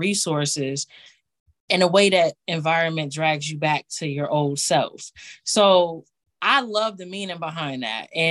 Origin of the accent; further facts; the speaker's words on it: Buffalo, New York, United States; You know, especially where I come from. I'm from Buffalo, New York. Like, I'm from the east side of Buffalo, New York.